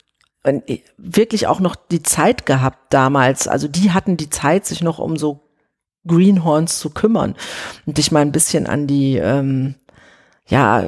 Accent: Oberhausen, North Rhine-Westphalia, Germany; ja, ich komme aus Oberhausen. Alles, was man von da mit der S-Bahn erreichen kann. Also da habe ich noch in Oberhausen gewohnt.

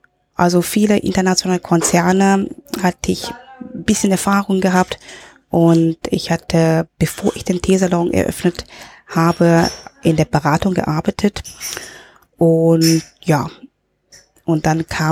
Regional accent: Hong Kong; also born or lived in Germany / Berlin / Frankfurt; now in Linz, Austria; dadurch, dass ich in Deutschland geboren bin, aber in Hongkong aufgewachsen bin, bin ich sozusagen mit dem Getränk Tee auf

